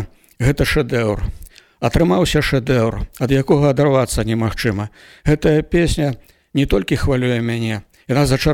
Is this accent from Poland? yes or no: no; Minsk Region, Belarus; born there; Да, я нарадзіўся ў Любанскім раёне на Мінчыне